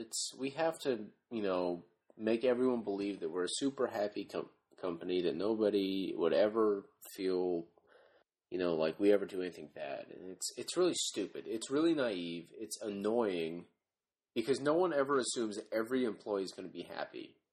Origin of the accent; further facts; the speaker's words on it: United States; Well, I'm American, so I'm going to say Wally.